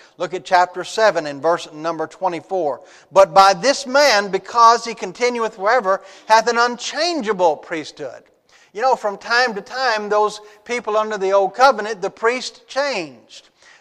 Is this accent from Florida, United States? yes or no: no; Humble, Texas, United States; I remember when I was just a very young boy growing up in Humble, Texas, my family was a part of the Catholic Church at that point